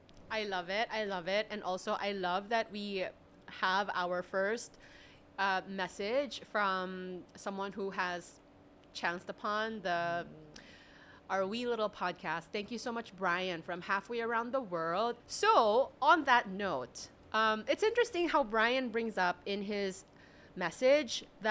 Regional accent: Philippines; my home country of the Philippines

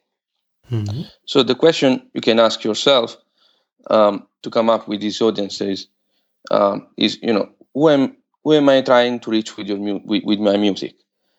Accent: Los Angeles, California, United States; and I'm from Los Angeles, and I really admire Peter Bernstein and Kurt Rosenwinkel.

